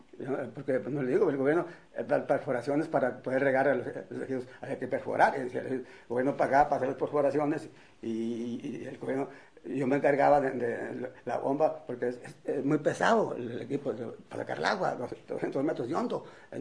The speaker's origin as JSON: {"language": "Spanish", "town": "Matehuala", "region": "San Luis Potosí", "country": "Mexico", "moved": "yes", "lives_now": "Monterrey, Mexico", "said": "Yo aquí siempre vivo en Monterrey, siempre he vivido aquí, desde que me vine de Matehuala."}